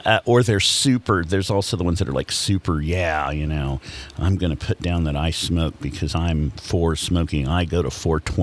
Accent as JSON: {"language": "English", "region": "Kansas", "country": "United States", "tie": "born or raised there", "said": "Certainly, I grew up in Western Kansas, and most of my friends were big drinkers."}